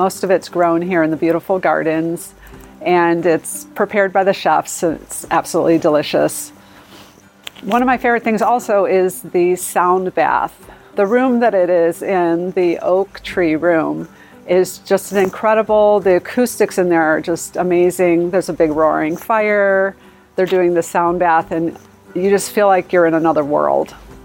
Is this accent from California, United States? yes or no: yes; California, United States; I'm from Southern California.